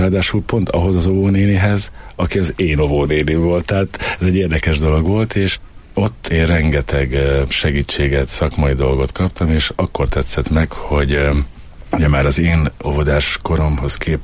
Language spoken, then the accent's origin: Hungarian; Sárospatak, Borsod-Abaúj-Zemplén, Hungary; mivel Sárospataki vagyok